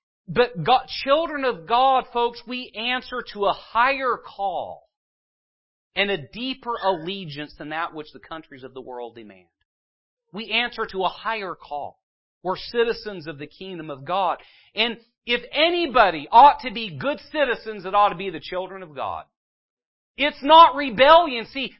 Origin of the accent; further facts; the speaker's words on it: United States; I'm not a Mexican citizen. I'm not an African citizen from an African country. I'm an American